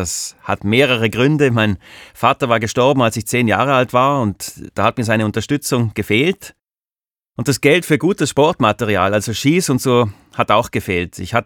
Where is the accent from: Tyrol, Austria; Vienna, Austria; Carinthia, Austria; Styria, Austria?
Tyrol, Austria; Götzens; Ich bin in Tirol aufgewachsen, in Götzens, in der Nähe von Innsbruck.